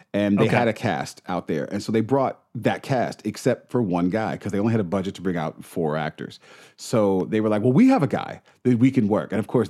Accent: New York, United States; now in California, United States; Don't bring me out there just because I'm from New York.

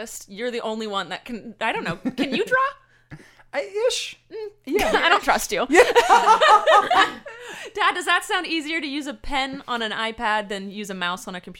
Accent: United States; I want it now. I'm American.

